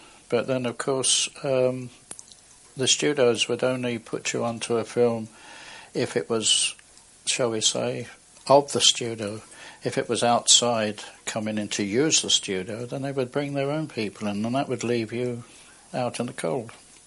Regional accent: London, United Kingdom; I was born in Kilburn on the 4th of July 1919, in London. My father was Swiss, my mother English. I was educated at a church school until I was 10.

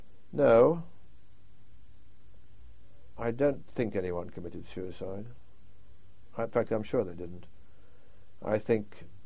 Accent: North East England, United Kingdom; I'm from Northumberland

